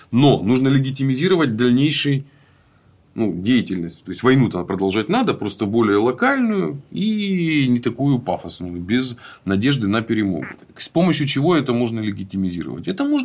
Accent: Ukraine; first language ru; Я русскоязычный украинец. Да что там? Я просто такой самый что ни на есть русский Украины.

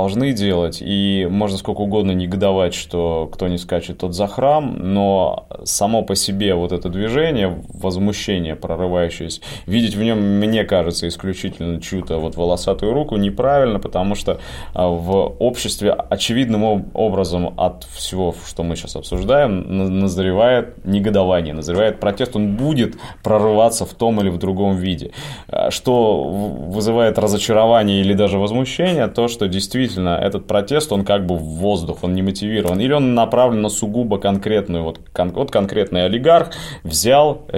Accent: Yekaterinburg, Sverdlovsk Oblast, Russia; Там я, как екатеринбуржец, знаю, дорогу перейти храм, через пруд храм.

